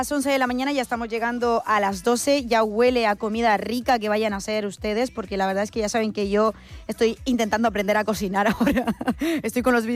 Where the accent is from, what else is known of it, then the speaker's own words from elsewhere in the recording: Uruguay; now in Spain; saben que yo soy uruguaya, pero llevo muchísimos años, ya soy medio española ya también.